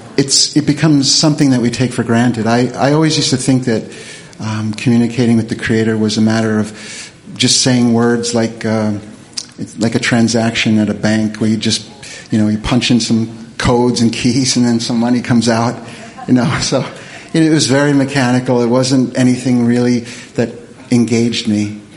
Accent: North Carolina, United States; from North Carolina.

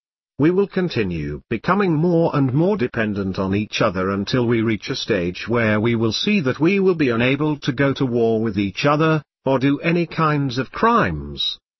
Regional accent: Israel; when he found out that I was from Israel and an expert on Kabbalah

